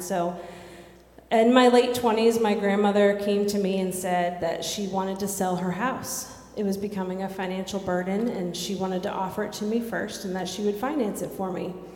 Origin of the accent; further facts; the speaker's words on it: Freeport, Maine, United States; I'm Tress's wife. I grew up in Freeport, lived there pretty much my whole life, and went to Gordon College in Massachusetts and just waited for the moment to move back to Maine.